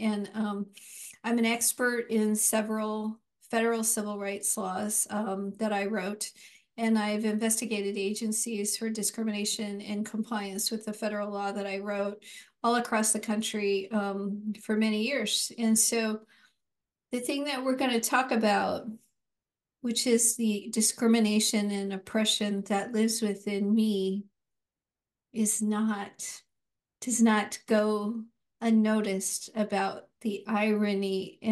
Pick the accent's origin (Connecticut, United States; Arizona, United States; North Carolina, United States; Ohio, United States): Arizona, United States; now in Portland, United States; I'm Latina. I was born in Arizona, in Phoenix. I grew up poor on a farm in Arizona.